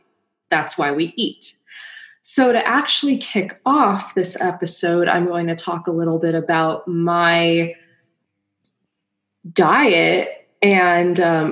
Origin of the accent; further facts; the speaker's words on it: Los Angeles, California, United States; growing up in Los Angeles in the 90s, being vegan is not like what it is today